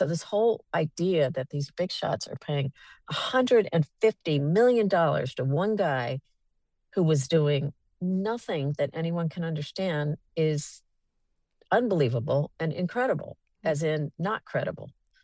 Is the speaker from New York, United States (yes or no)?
yes; Manhattan, New York, United States; You know, I grew up in Manhattan, and my father started out in a Greek coffee shop